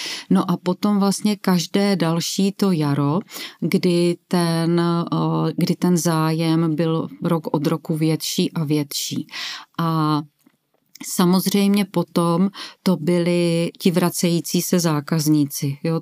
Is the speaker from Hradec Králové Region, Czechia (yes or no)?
no; Krnov, Moravian-Silesian Region, Czechia; A tak, protože Ola, Karel a já jsme z Krnova